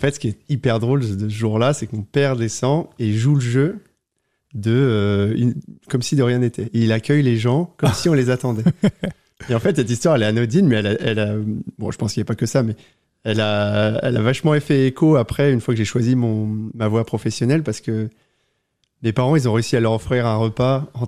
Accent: Normandy, France; Oui, je suis normand. Mais non, je suis normand

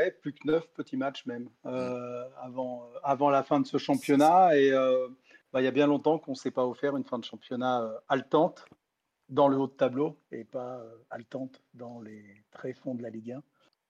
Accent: Saint-Étienne, Auvergne-Rhône-Alpes, France; Alors évidemment, comme on est Stéphanois

